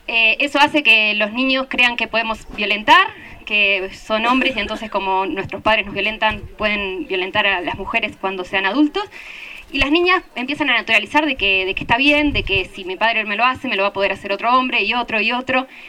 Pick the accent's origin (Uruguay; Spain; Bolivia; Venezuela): Uruguay; de Uruguay